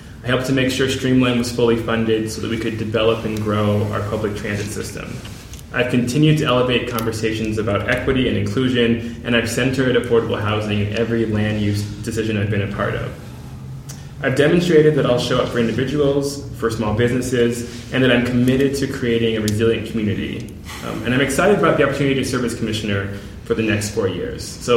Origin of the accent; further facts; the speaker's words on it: Montana, United States; I'm from Montana, and I come from a family that's called Montana home for several generations.